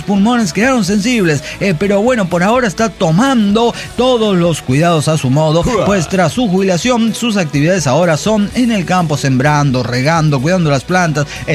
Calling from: Cuernavaca, Morelos, Mexico; Hola, querido … de Cuernavaca, Morelos, México.

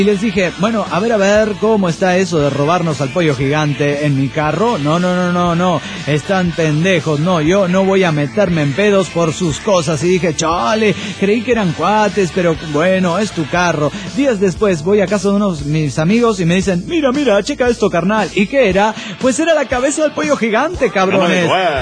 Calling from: Cochabamba, Bolivia; de Cochabamba, Bolivia.

